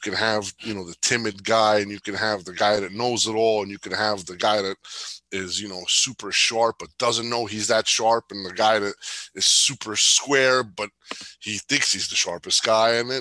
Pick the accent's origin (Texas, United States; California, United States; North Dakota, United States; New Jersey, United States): New Jersey, United States; Jersey City; You know, I grew up in Jersey City, Section 8 housing. So I grew up in a poor family, and you just found a way to get by.